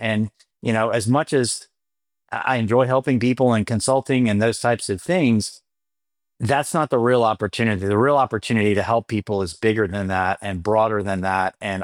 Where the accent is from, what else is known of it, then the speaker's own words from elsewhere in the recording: Florida, United States; I grew up in North Florida and here in the U.S.